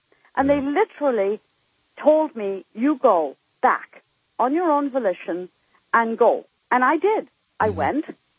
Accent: Northern Ireland, United Kingdom; I grew up, I'm from Northern Ireland

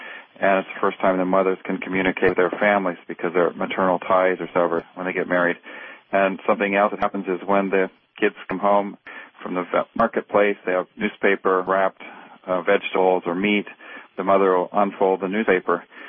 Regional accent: Minnesota, United States; also born or lived in Tanzania; I grew up in Africa 15 years. My parents were, I'm Midwestern, Minnesota.

